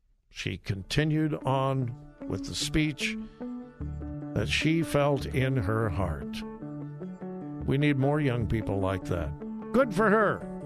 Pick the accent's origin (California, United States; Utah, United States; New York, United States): California, United States; I'm so fortunate that, you know, the time in which I grew up in California.